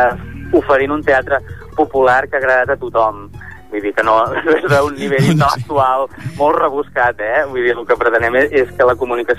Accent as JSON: {"language": "Catalan", "town": "Tarragona", "region": "Catalonia", "country": "Spain", "said": "som els dos de Tarragona, ja ens coneixíem"}